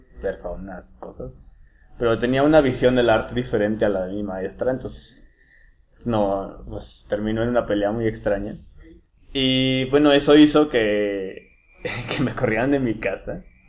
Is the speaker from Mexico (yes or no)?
yes; Monterrey, Nuevo León, Mexico; also born or lived in Mexico City; Pues roté un poquito entre Monterrey y la Ciudad de México.